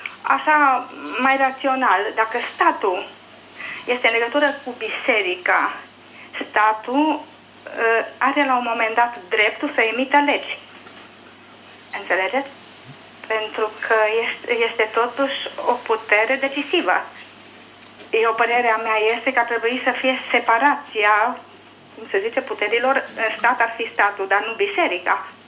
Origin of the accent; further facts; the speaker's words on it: Arad, Arad County, Romania; și sunt din Arad.